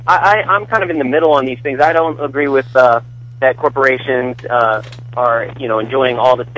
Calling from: Washington, District of Columbia, United States; I'm calling from Washington, D.C.

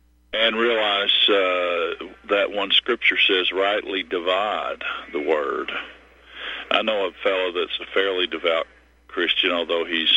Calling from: Kentucky, United States; I'm still reporting from Kentucky.

